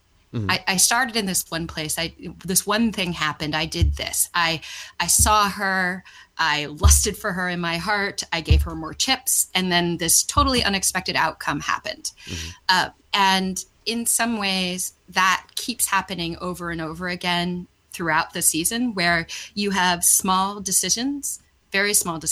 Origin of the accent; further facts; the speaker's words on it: Ireland; I'm Irish.